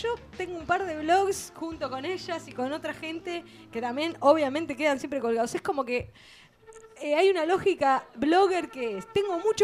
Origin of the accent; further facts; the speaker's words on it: Haedo, Buenos Aires Province, Argentina; porque yo sí soy de Aedo